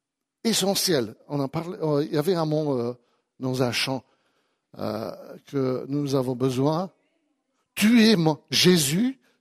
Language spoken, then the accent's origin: French; France; Et pour nous demander d'où on venait, et puis j'ai dit, nous venons de France.